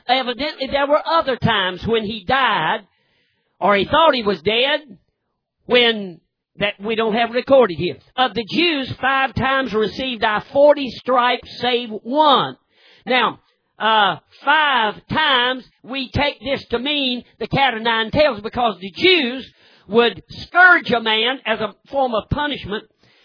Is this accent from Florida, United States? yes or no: no; North Carolina, United States; I'm from North Carolina. The reason I know about this story, they had just passed that mandatory seatbelt law in North Carolina.